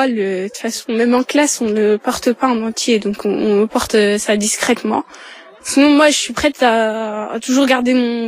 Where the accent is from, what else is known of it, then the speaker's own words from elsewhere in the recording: France; en tant que Français musulman, parce que Français musulman à part entière